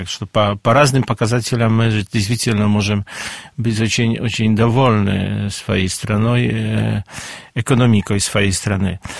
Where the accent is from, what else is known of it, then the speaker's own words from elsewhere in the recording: Warsaw, Masovian Voivodeship, Poland; also born or lived in Łódź; вспомнили мой родной город Лодзь. Хотя в очень молодом возрасте родители переселились в Варшаву.